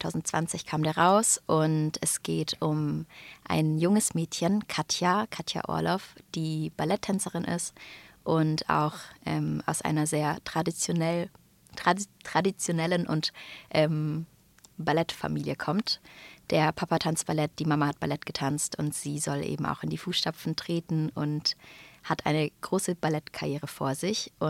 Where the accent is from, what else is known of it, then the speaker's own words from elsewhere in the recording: Stuttgart, Baden-Württemberg, Germany; Sven aus meiner Heimat Stuttgart kam